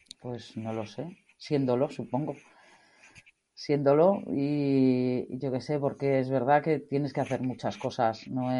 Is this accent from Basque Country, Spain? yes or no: yes; Portugalete, Basque Country, Spain; yo soy de cerca de Bilbao, ¿no? De Portugalete.